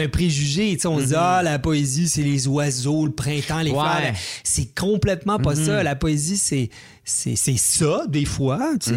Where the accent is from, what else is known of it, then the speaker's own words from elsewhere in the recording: Quebec City, Quebec, Canada; Moi, je viens de Québec aussi.